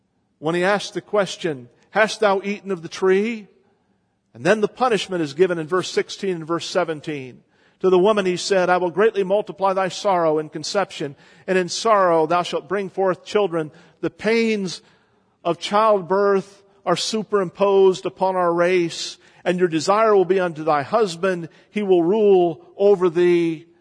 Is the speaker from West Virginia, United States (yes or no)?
yes; West Virginia, United States; We were in West Virginia, my home state, after having visited with my father on New Year's.